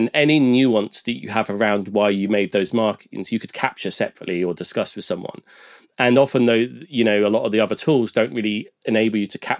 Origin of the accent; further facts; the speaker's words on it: United Kingdom; being British, self-deprecating and all